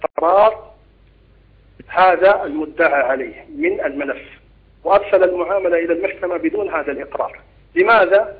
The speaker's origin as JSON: {"language": "Arabic", "country": "Saudi Arabia", "said": "أن عندنا في السعودية هناك تقسيم ما بين الحاضرة وما بين البادية"}